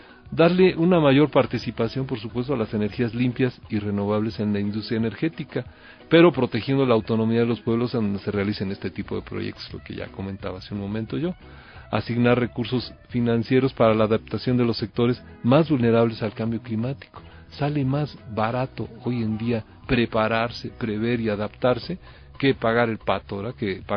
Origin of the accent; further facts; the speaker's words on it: Mexico; sí somos mexicanos todos